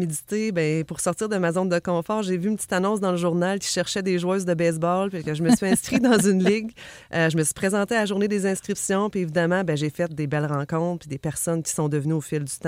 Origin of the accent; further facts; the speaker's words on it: Amos, Quebec, Canada; Je suis plus précisément, je viens de la ville d'Amos.